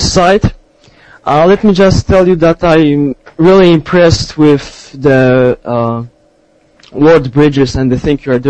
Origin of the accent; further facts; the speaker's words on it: Poland; now in Belgium; Well, I'm from Poland. Right now I live in Belgium and I study in the Netherlands.